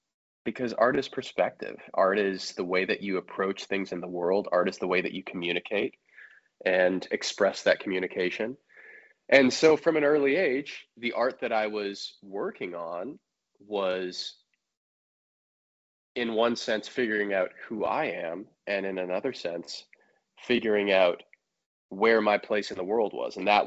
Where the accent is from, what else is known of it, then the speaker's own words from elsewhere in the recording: Chicago, Illinois, United States; But yeah, I grew up in Chicago, and from a pretty early age, I started exploring various forms of the arts